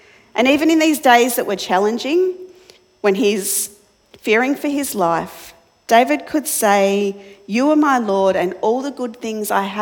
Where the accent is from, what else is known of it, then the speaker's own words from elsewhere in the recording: Melbourne, Victoria, Australia; I grew up in Melbourne, so no confidence in the weather.